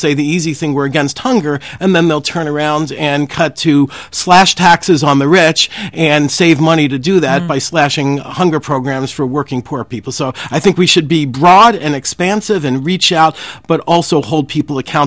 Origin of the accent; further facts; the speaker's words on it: New York, United States; The vast majority of Pennsylvanians, like my home state of New Yorkers, are common sense folks